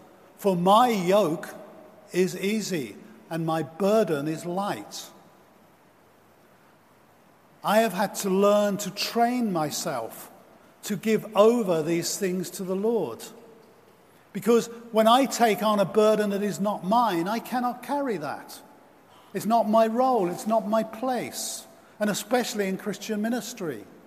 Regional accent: East of England, United Kingdom; my hometown, which is about 50 miles, about 70 plus kilometers from London. And as you go out of inner city London and then through the suburbs of London, you start to come into rural Essex, which is where I live.

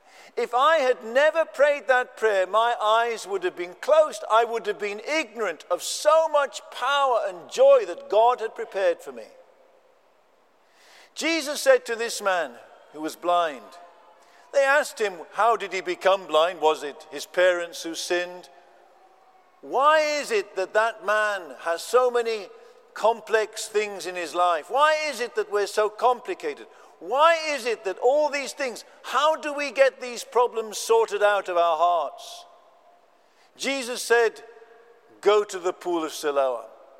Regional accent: England, United Kingdom; I'm an Englishman. I drink tea.

